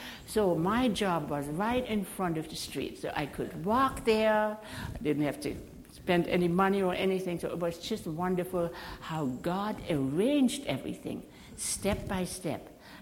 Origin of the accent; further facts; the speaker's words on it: East Germany, Germany; moved away; he comes 30 miles from my hometown, from East Germany. He was raised 30 miles, and then he had fled East Germany 4 years before I did to study in West Germany.